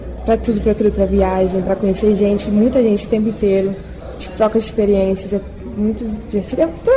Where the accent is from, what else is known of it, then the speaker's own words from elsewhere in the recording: Niterói, Rio de Janeiro, Brazil; tenho 17 aninhos e sou de Niterói, Rio de Janeiro.